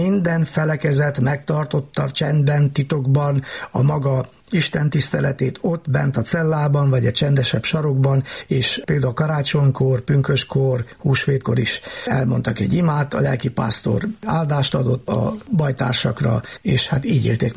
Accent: Székely Land, Romania; now in Kalotaszeg, Romania; Én alapállásban és eredetileg székelyföldi vagyok, és tudom, hogy ott hogy ülik meg a pünkösdöt.

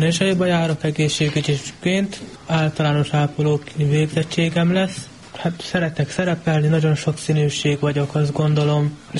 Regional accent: Salgótarján, Nógrád, Hungary; Én Salgótarjánból jöttem, innen.

